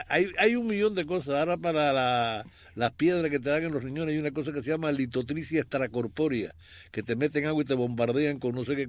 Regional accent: Camalote, Camagüey, Cuba; un guajiro en mi pueblo, en nuestro pueblo, allá en Camalote

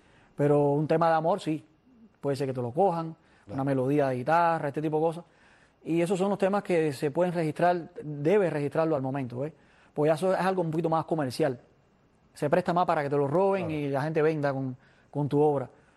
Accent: Villa Clara, Cuba; Yo soy de Las Villas.

